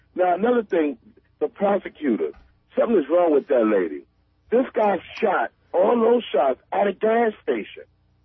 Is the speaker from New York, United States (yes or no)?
yes; Brooklyn, New York, United States; I'm a truck driver. I'm from Brooklyn, the project.